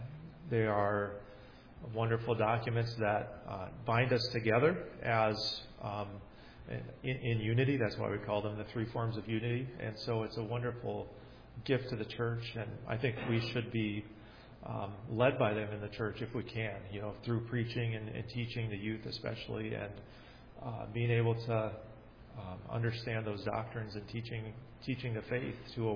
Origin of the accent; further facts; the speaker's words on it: New Jersey, United States; Growing up in New Jersey, our church kind of switched to URC when I was in high school.